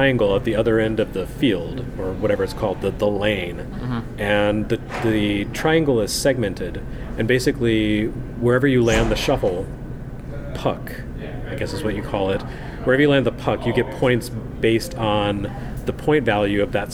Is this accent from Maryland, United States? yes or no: no; Texas, United States; You know what happened is I grew up in Texas, and football is everything there.